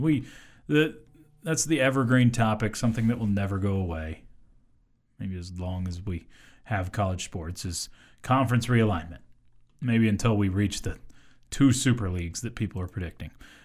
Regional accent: United States; I am an American.

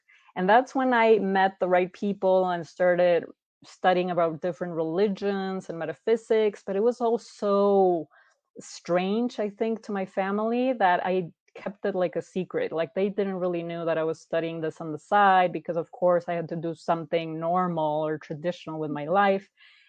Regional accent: Mexico City, Mexico; I grew up in Mexico City, and there's not a lot of that there.

